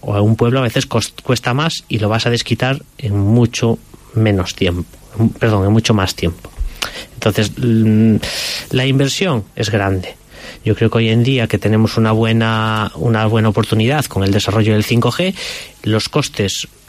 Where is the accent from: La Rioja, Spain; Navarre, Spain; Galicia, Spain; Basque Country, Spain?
Galicia, Spain; Como buen gallego, la respuesta es otra pregunta, ¿no?